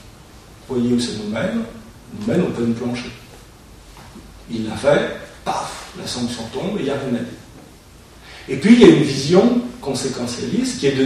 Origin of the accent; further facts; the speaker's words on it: France; Alors, en tant que Français, nous, en tant qu'Européens, on a éliminé la peine de mort depuis 25 ans.